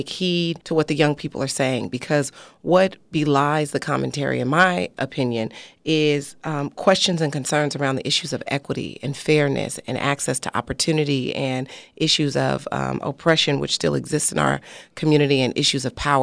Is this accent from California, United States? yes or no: yes; Oakland, California, United States; the commentary by the young people is not unlike my own experience as a young person growing up in Oakland